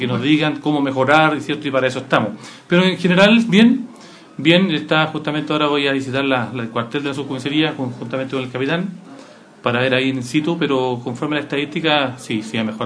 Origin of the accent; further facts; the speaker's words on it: Los Ángeles, Biobío, Chile; la conozco porque soy de Los Ángeles, soy angelino